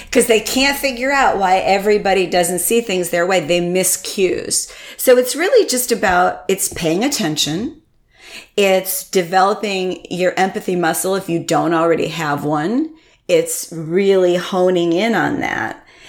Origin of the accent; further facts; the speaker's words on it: Connecticut, United States; No, I grew up in Connecticut, and my family's from Vermont, in cheese. So I was raised on cheddar.